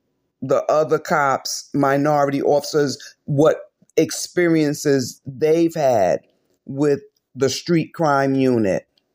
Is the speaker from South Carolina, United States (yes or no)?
no; New York City, New York, United States; When I grew up in Harlem, that's what we did growing up. It's hot. We're outside with our friends.